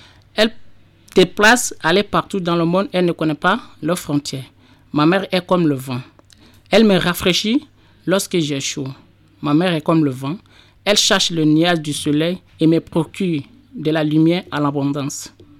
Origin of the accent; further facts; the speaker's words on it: Côte d’Ivoire; also born or lived in Mali / Algeria / Libya / Italy; now in France; Je suis un Ivoirien, je suis parti de la Côte d'Ivoire en 2012 et je suis arrivé au Mali.